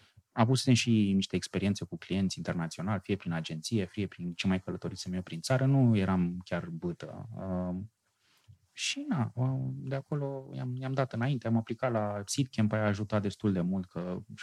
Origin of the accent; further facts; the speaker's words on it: Romania; am luat așa un taste de cum e să vin din România în afară